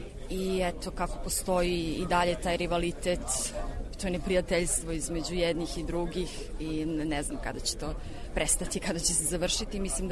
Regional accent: Kosovo; jer sam odrasla i radim na Kosovu i Metohiji

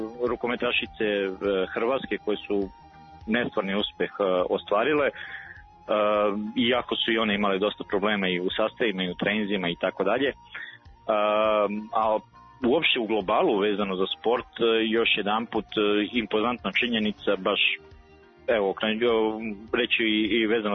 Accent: Serbia; kod nas u Srbiji

